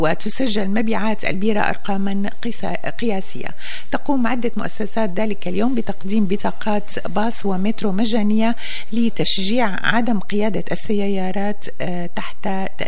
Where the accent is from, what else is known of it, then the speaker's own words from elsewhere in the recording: Syria; على بلدنا سوريا.